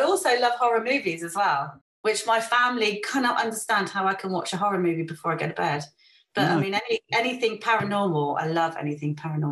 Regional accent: South West England, United Kingdom; And I come from Devon originally. So down south, you know, that way.

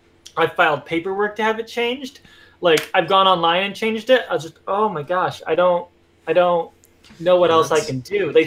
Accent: Mishawaka, Indiana, United States; So the city that I grew up in is called Mishawaka, which nobody knows, but it's literally right next to South Bend.

